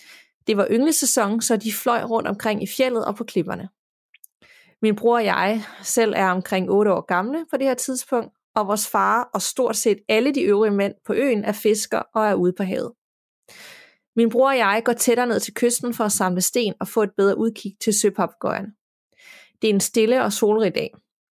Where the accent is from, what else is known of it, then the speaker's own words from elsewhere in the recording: Iceland; Jeg er opvokset i Island på en lille ø uden for fastlandet.